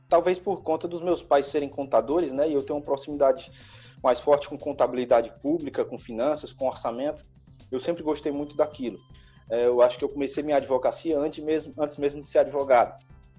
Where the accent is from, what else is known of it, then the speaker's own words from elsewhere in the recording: Lavras da Mangabeira, Ceará, Brazil; accent: caririense; also born or lived in Fortaleza; Eu morei um tempo lá. Eu nasci e me criei aqui em Fortaleza até meus 8 anos de idade. E aí, com os 8 anos de idade, eu fui morar em Lavras da Mangabeira com os meus pais.